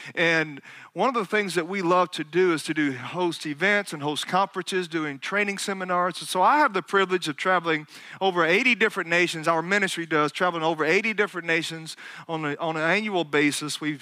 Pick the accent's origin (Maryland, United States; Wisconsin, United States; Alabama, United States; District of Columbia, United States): Alabama, United States; I am, obviously you could tell by my accent, I am from Alabama, praise the Lord.